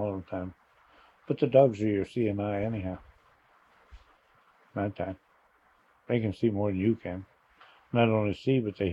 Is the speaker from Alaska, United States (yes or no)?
yes; Callens, Alaska, United States; born there; I was born in Callens, Alaska, about 35 miles below Tanana on the Yukon River